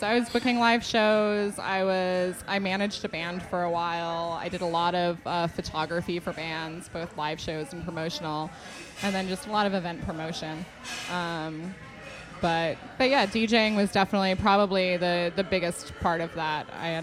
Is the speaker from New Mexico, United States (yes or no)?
yes; New Mexico, United States; also born or lived in New York; now in New Orleans, United States; So I was born in New York, raised mostly in New Mexico. My upbringing was very strange. I was raised in a Sikh community.